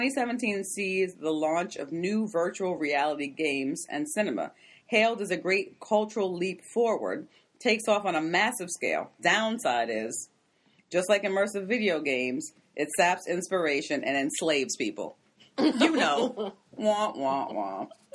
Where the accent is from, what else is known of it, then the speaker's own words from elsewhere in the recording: Canada; No thanks, we're Canadian.